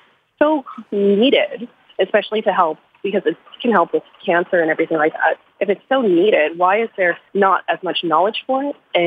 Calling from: Vancouver, British Columbia, Canada; I am calling from Vancouver, BC, in Canada.

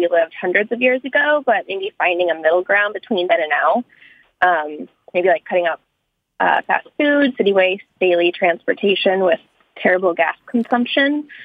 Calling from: Freeport, Maine, United States; I'm calling from Freeport, Maine.

